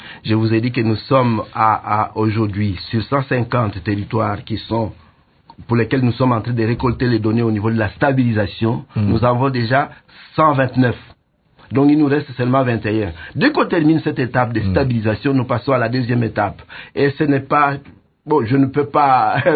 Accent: DR Congo; Mais vous savez, nous sommes tous des Congolais.

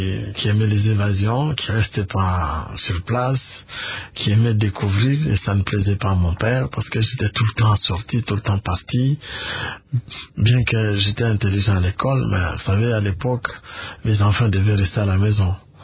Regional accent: Kinshasa, DR Congo; also born or lived in Lubumbashi; Je suis venu à Kinshasa une année après ma naissance. Parce que je suis né à Lubumbashi.

